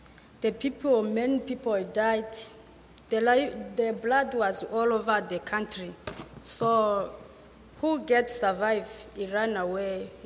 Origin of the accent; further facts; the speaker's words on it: Rwanda; also born or lived in Lesotho; I'm from Rwanda. But to come here, I'm from Lesotho.